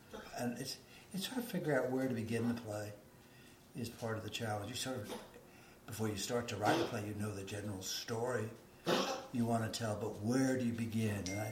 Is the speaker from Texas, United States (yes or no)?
yes; Corpus Christi, Texas, United States; I didn't see very much of it growing up in Corpus Christi, Texas.